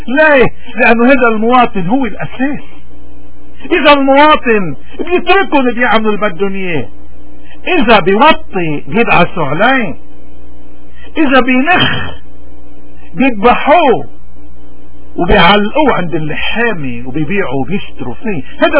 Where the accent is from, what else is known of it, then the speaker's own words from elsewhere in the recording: Lebanon; نحن اليوم كلبنانيين اي صورة بدنا اياها للبنان؟